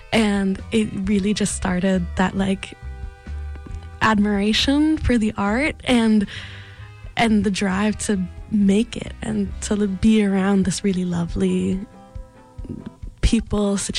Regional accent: Baltimore, Maryland, United States; now in Pittsburgh, United States; So I'm originally from Baltimore, and I moved up to Pittsburgh to go to college at Point Park University, and I've been sticking around for a little bit.

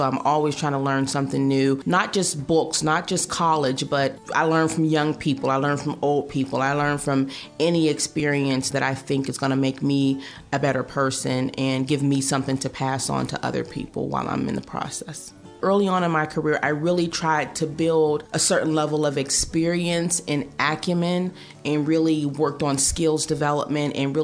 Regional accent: Pennsylvania, United States; Growing up in the Hill District, at the time, I don't think I knew that we were poor, so supportive.

